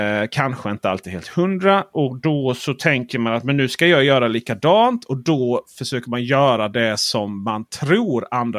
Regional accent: Blekinge, Sweden; Men fan, jag är från Blekinge.

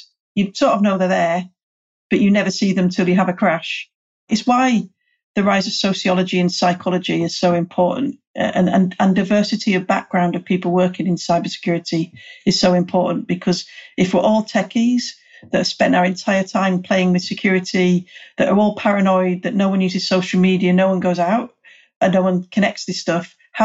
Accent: United Kingdom; obviously I'm British and I say data, not data

